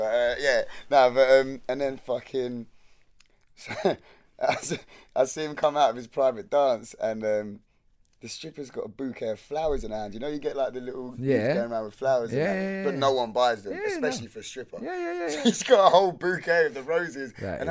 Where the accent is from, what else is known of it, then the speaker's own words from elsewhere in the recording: England, United Kingdom; We're from England.